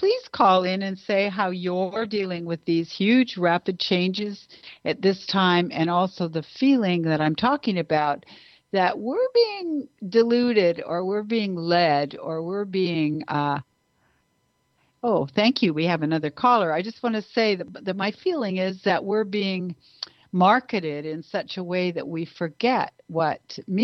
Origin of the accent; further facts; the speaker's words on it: Canada; I was a girl from Canada.